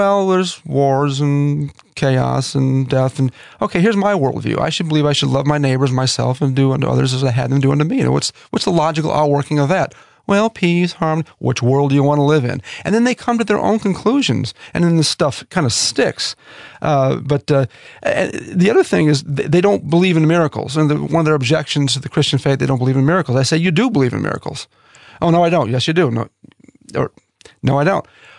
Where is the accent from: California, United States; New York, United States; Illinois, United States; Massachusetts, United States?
Illinois, United States; Chicago; I grew up in the Chicago area, not really a bastion of Christianity.